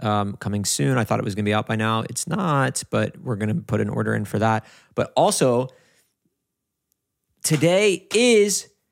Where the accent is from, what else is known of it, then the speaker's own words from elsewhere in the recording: Dublin, Leinster, Ireland; I'm from Ireland.